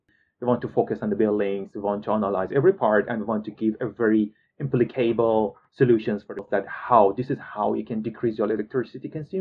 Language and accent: English; Iran; English is a second language; You know, I'm originally from Iran